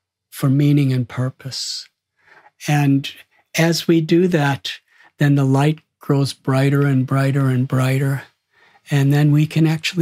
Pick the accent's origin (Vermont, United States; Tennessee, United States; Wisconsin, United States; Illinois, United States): Illinois, United States; Chicago; When I told him I'm from Chicago.